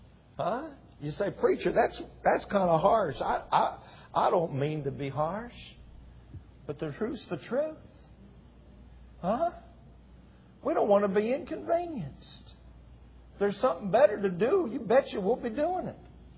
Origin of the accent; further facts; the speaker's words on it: Pennsylvania, United States; I grew up in the Rocky Hills of Pennsylvania. I should say the first 6-8 years we lived up there.